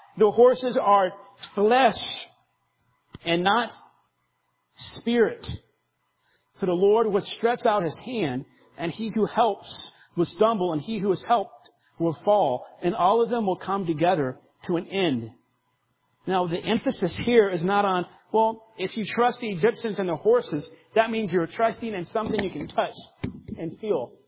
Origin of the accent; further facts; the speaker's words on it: Florida, United States; I grew up in Florida, so I was in hurricanes often.